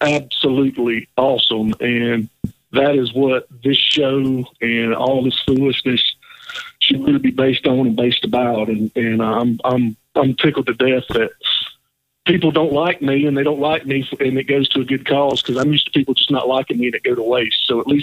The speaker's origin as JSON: {"language": "English", "town": "Britain", "region": "Alabama", "country": "United States", "tie": "born there", "said": "I said, well, I'm living here, but I was originally born in South Alabama, town called Britain."}